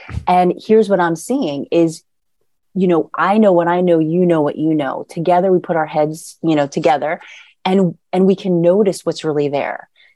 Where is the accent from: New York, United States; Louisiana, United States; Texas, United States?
New York, United States; Hey, I'm a New Yorker.